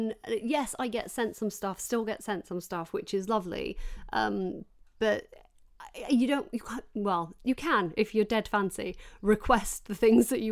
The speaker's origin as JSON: {"language": "English", "region": "Yorkshire and the Humber", "country": "United Kingdom", "tie": "born or raised there", "said": "I grew up working class in South Yorkshire"}